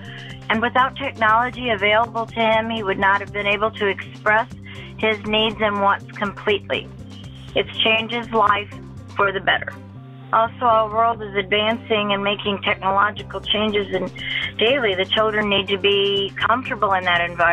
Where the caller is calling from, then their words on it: St. Louis, Missouri, United States; I'm calling from St. Louis, Missouri